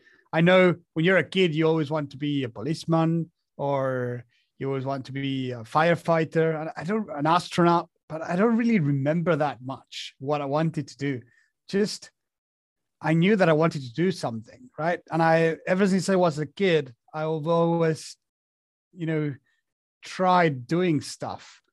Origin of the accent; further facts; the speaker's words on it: Argentina; English is a second language; So I'm from Argentina.